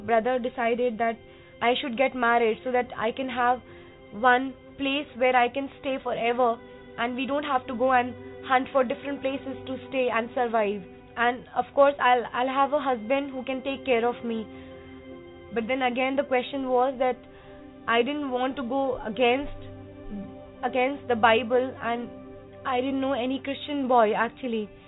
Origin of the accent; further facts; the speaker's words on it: Delhi, India; I'm from Delhi.